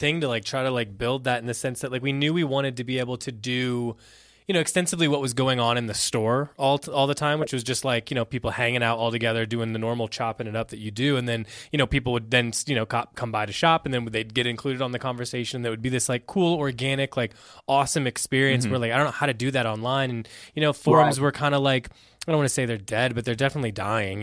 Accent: Midwest, United States; because we're both from like, you know, small towns in the Midwest.

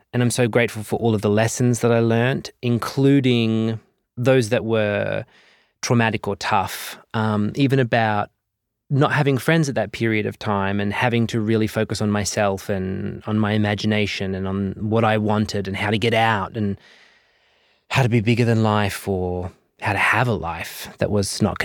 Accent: Southern Cross, Western Australia, Australia; growing up in Southern Cross, there was a part of it that was torturous.

